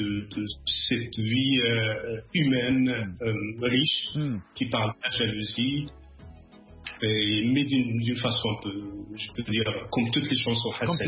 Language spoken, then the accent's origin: French; Guelmim, Guelmim-Oued Noun, Morocco; born there; on a présenté les résultats de cette rencontre avec ces musiciens à ma ville natale, Gulmim.